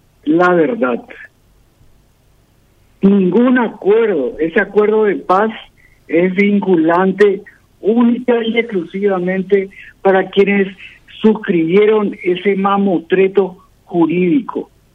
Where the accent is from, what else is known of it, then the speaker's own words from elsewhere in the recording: Paraguay; yo como paraguayo